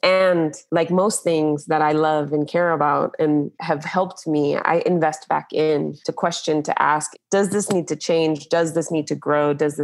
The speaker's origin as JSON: {"language": "English", "country": "United States", "tie": "born or raised there", "said": "as I grew up in the United States. And so I have found my way back to my voice in a nice way over the years."}